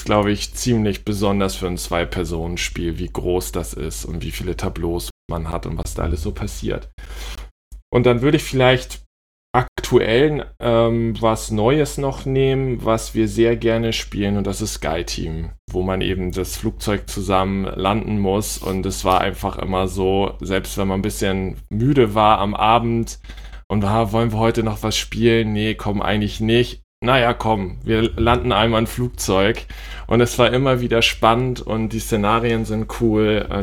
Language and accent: German; Hamburg, Germany; ich bin Hamburger, komme aus Norddeutschland entsprechend, lieb die Deiche, Schafe, bin ganz viel an der Nordseeküste